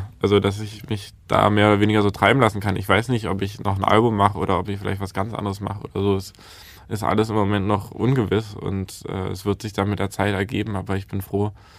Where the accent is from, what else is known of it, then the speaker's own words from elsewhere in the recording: Berlin, Germany; Ich bin in Berlin geboren und habe da jetzt mein ganzes Leben gelebt